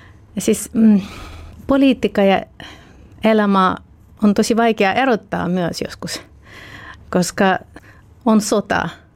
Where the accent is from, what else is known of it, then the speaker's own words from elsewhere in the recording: Vinnytsia, Vinnytsia Oblast, Ukraine; Finnish is a second language; Minä olen kaupunkista Vinnitsa, joka on noin 300 kilometriä Kiovasta länteen. Ja meidän koko suku on Vinnitsan alueelta, sekä isän että äitin.